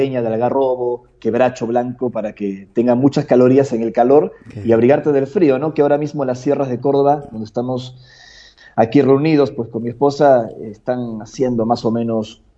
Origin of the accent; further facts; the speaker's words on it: Peru; a mí me recuerda otros puntos de mi país de origen, del Perú